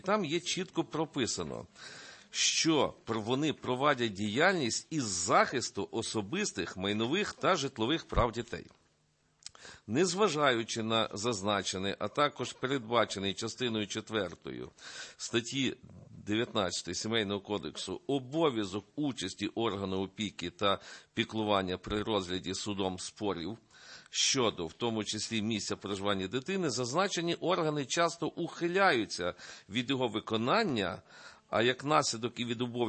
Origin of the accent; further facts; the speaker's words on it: Kolomyia, Ivano-Frankivsk Oblast, Ukraine; при виконавчому комітеті Коломийської міської ради, це моє рідне місто